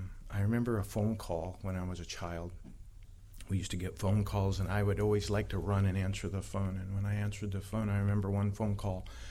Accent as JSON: {"language": "English", "town": "Crescent City", "region": "California", "country": "United States", "tie": "born there", "said": "I was born in Crescent City, California. A really pretty little country town. I was born the youngest of eight children"}